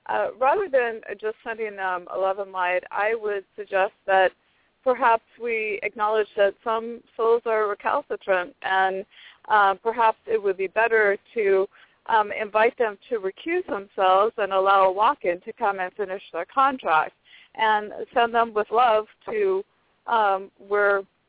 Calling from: Orange, California, United States; I'm from Orange, California.

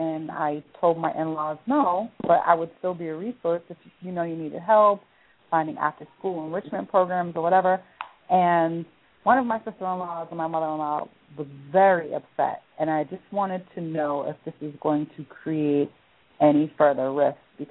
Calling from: Boston, Massachusetts, United States; I'm calling from Boston.

